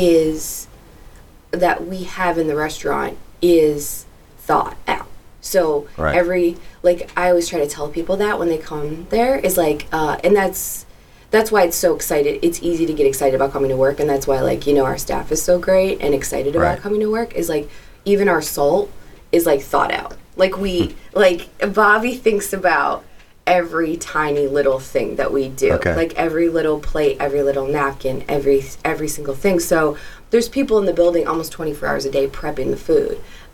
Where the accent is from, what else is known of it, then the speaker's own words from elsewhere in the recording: Milwaukee, Wisconsin, United States; I'm from Wisconsin. I grew up in Milwaukee.